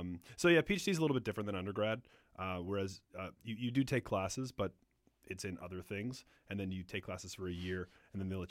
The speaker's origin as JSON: {"language": "English", "region": "Nova Scotia", "country": "Canada", "said": "And I'm from Nova Scotia"}